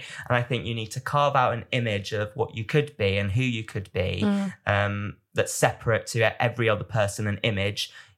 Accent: United Kingdom; I'm being very British.

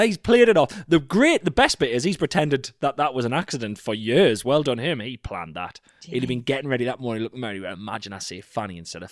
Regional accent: York, Yorkshire and the Humber, United Kingdom; He was a medical student, and I found out that he studied in York, my hometown.

